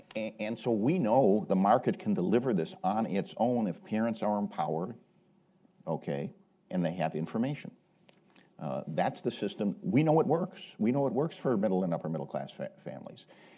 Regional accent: Detroit, Michigan, United States; Detroit, my hometown, something like 75% of the children in that town don't graduate high school

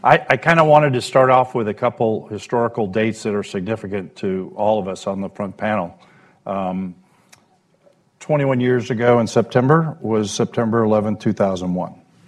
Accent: Florida, United States; I come from Florida, and the state legislature is thinking about putting members of the National Guard into prisons because we're short of prison guards.

